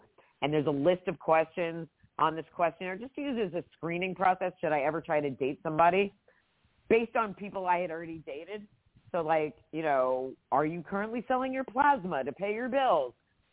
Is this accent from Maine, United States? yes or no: no; New Jersey, United States; I mean, I grew up with people who talk like the guys on The Sopranos. I grew up in Jersey around.